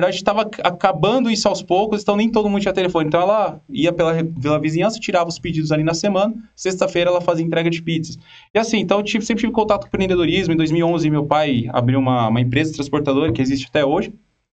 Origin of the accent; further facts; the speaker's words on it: Guarulhos, São Paulo, Brazil; moved away as an adult; now in Foz do Iguaçu, Brazil; sou um paulista, né? Não paulistano, paulista, nasci em Guarulhos. Morei minha vida inteira lá. E em 2018 vim para Foz